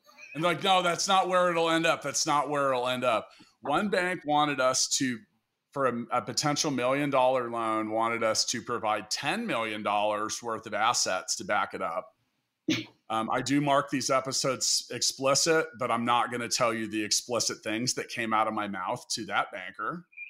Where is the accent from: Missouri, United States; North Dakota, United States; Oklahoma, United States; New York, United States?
Missouri, United States; Kansas City; here in my hometown in Kansas City with a company called C2FO